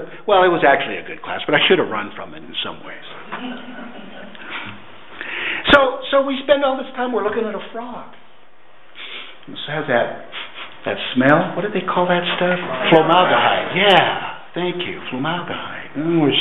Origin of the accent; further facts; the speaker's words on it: Chico, California, United States; I graduated in 1979 from Chico State University, my hometown.